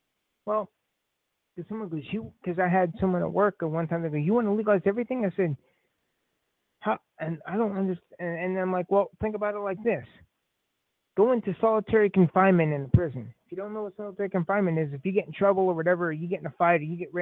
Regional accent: United States; I guess we're just, as an American people, frustrated.

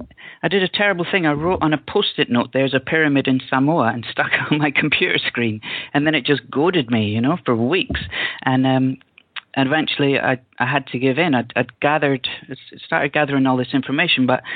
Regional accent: Glasgow, Scotland, United Kingdom; And you know, I'm from Glasgow

